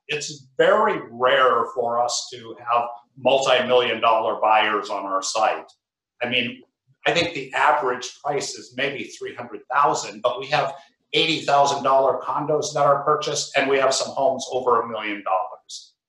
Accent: Duluth, Minnesota, United States; My hometown, Duluth, Minnesota.

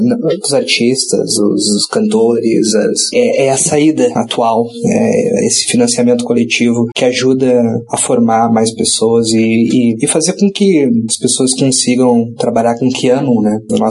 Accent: Rio Grande do Sul, Brazil; now in Florianópolis, Brazil; sou gaúcho, mas moro em Florianópolis há um tempo, tenho 26 anos.

